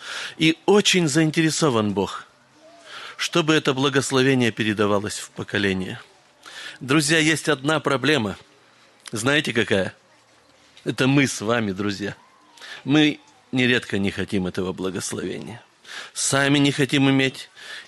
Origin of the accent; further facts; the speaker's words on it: Kazakhstan; я из Казахстана.